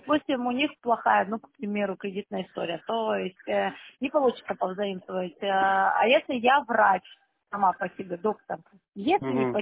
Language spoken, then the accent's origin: Russian; Sochi, Krasnodar Krai, Russia; born there; Я родилась в Лазаревском районе, вышла замуж в Адлер